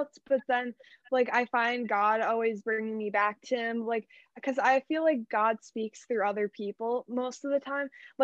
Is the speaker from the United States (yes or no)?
yes; Minnesota, United States; Oh, I'm from Minnesota.